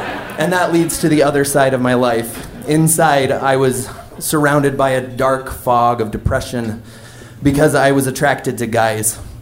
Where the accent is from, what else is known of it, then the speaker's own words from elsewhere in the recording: Wyoming, United States; It was quite a drive, 7 hours round trip from my hometown in Wyoming to come and meet with a therapist.